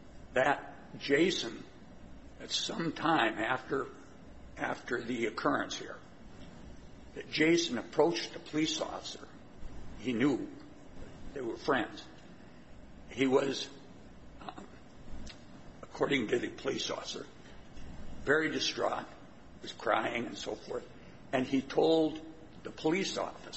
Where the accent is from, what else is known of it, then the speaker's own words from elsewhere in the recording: Helena, Montana, United States; I'm from Helena.